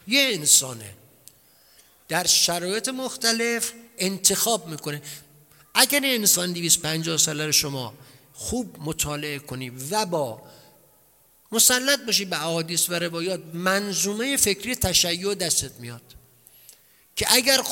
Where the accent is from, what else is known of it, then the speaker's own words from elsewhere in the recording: Iran; عراقی ما ایرانیم